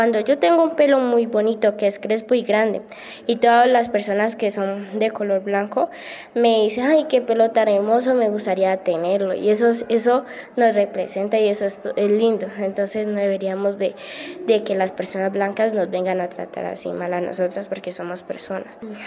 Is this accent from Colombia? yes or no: yes; Popayán, Cauca, Colombia; Estoy en el grado séptimo B. Tengo 14 años. Soy de aquí de Popayán, pero yo tengo familiares en Nariño, que es la mamá de mi mamá. Soy una persona afrocolombiana.